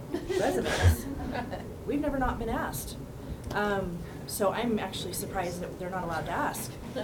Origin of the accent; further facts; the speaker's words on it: California, United States; because I'm born and raised in California. We live in a really kind of liberal area of California.